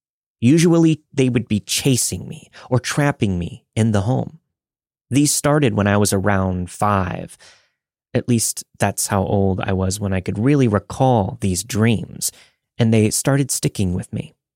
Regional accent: New England, United States; I want to mention that I'm Native American, so I grew up being taught about spirituality and connections with things that we cannot see. I grew up in a small New England town.

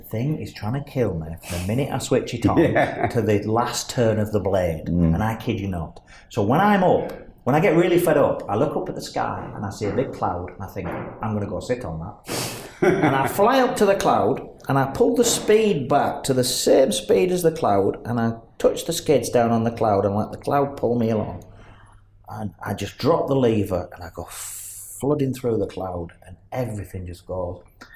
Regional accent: Burnley, North West England, United Kingdom; from Burnley.

